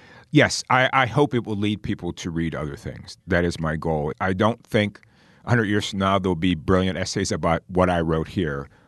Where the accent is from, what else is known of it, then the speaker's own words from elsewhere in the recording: Pittsburgh, Pennsylvania, United States; I have thought about a collection about writers from my hometown of Pittsburgh, which is a remarkable variety of people.